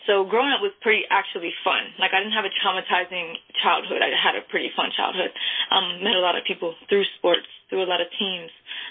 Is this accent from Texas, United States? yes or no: no; Hagerstown, Maryland, United States; I'm 23. I'm from Hagerstown, Maryland, and I'm excited to share my testimony with you guys.